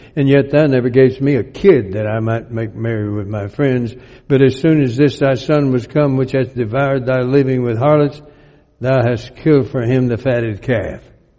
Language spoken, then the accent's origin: English; Alabama, United States; I came from Alabama.